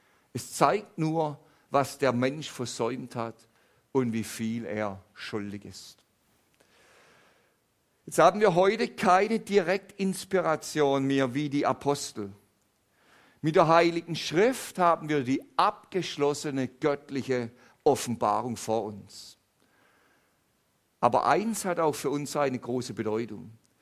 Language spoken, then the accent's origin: German; Swabia, Germany; Aber wenn man ehrlich ist als Schwabe, das gebraucht man gedankenlos.